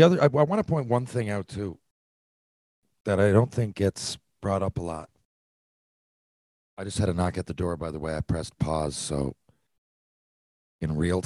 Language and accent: English; Barrie, Ontario, Canada; chatting about Toronto, and we grew up in Barrie, and it was like a homecoming for a lot of players.